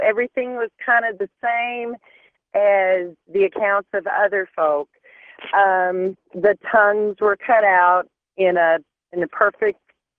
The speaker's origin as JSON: {"language": "English", "town": "Blue Ball", "region": "Arkansas", "country": "United States", "tie": "born or raised there", "said": "I was raised in Arkansas, Blue Ball, Arkansas, right in the middle of a valley of the Ouachita Mountains. And we had many cattle mutilations take place on our farm, and lots of farms close by."}